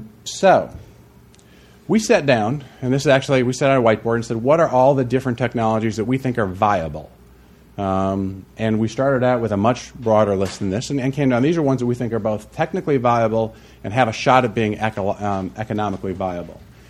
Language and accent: English; Wisconsin, United States; back in my home state of Wisconsin